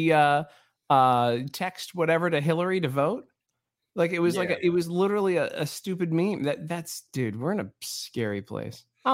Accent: Baltimore, Maryland, United States; so not only did I grew up in Baltimore, I went to law school there, and I was trained as a public defender in Baltimore City.

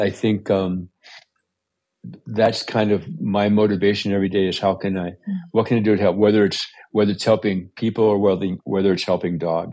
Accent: United States; kind of because I'm an American male, Stoicism is kind of built into the system.

